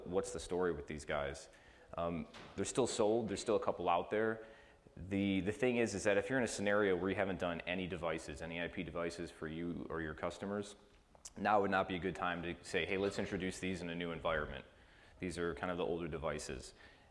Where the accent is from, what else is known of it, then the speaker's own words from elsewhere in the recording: Chicago, Illinois, United States; Born and raised in Chicago. This is my third time here out in New Zealand.